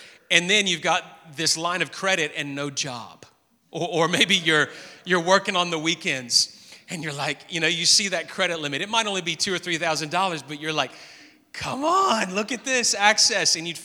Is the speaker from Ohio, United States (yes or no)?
no; Memphis, Tennessee, United States; Because I grew up in a somewhat wealthier suburb of Memphis, where in the city I grew up in Tennessee